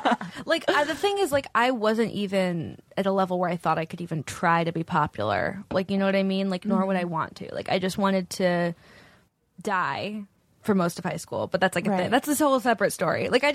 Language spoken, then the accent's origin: English; California, United States; I grew up in Silicon Valley.